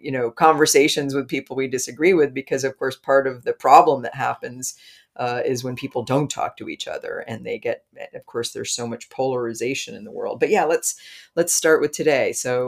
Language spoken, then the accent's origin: English; United States; And of course, you're from Brazil. You're from South America. I'm from the United States. And that gives us different perspectives.